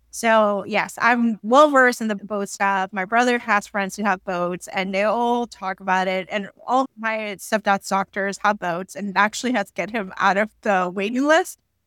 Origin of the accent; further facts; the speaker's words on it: Puerto Rico; I grew up in Puerto Rico